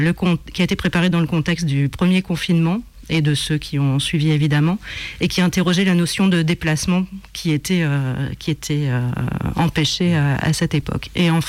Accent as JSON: {"language": "French", "town": "Bordeaux", "region": "Nouvelle-Aquitaine", "country": "France", "said": "je suis bordelaise"}